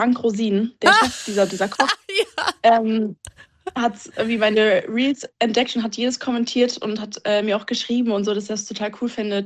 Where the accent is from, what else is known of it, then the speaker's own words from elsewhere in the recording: Kassel, Hesse, Germany; Komm, sprich aus Kassel.